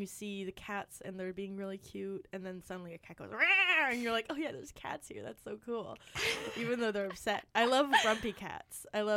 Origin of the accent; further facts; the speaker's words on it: North Vancouver, British Columbia, Canada; I am from North Vancouver.